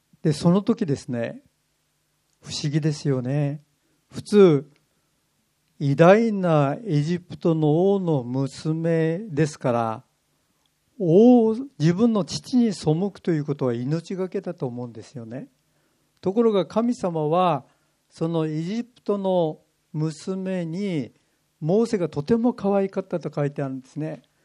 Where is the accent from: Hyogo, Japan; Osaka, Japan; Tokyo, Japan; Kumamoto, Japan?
Kumamoto, Japan; born there; now in Hokkaido, Japan; もう私は本当は北海道人なんですね。でも私はですね、九州の熊本で生まれましてですね、今もですね、やっぱり私は熊本人だなと思うんですね。